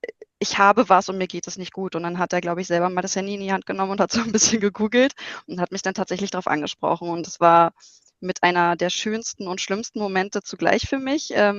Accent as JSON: {"language": "German", "region": "Berlin", "country": "Germany", "said": "ich komme aus Berlin und wir haben hier keine Berge"}